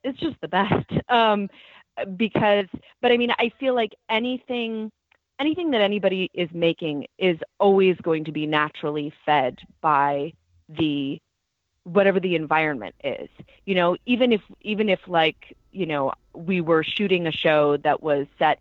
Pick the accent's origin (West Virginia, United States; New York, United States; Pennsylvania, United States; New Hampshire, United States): Pennsylvania, United States; Philadelphia; also born or lived in Boston, Massachusetts; I'm from Philadelphia originally, and so it's always Phillies first. But I lived in Boston for 7 years